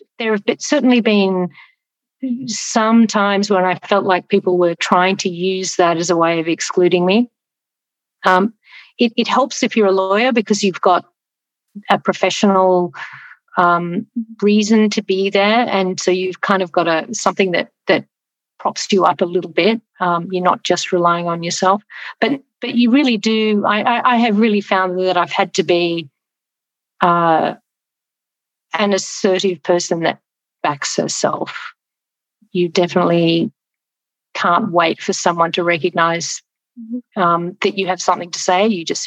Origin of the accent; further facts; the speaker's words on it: Australia; speaking as an Australian woman